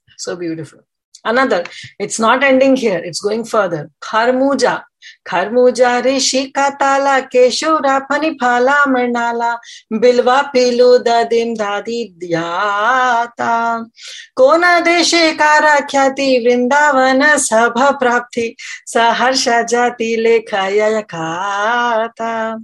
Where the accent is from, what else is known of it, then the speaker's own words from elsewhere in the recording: North India, India; especially in North India. I'm from North, so I know.